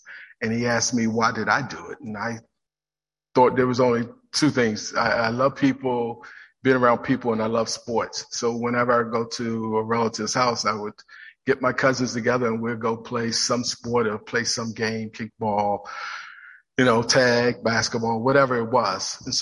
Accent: Washington, District of Columbia, United States; I grew up in in Washington, D.C., and from the age of 9 to, I think, around 15, I would leave my home and I would go visit family members.

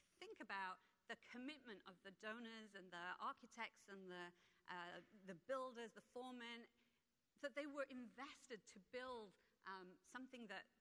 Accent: England, United Kingdom; I'm from England

